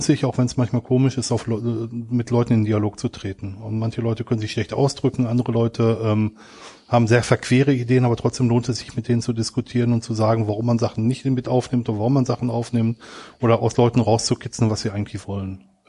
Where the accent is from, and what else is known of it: Germany; now in Switzerland